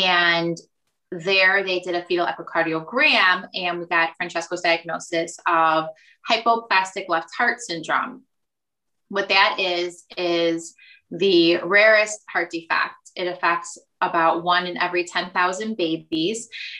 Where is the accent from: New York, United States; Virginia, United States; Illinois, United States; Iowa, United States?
Illinois, United States; Bloomingdale; now in Elgin, United States; I am from Bloomingdale.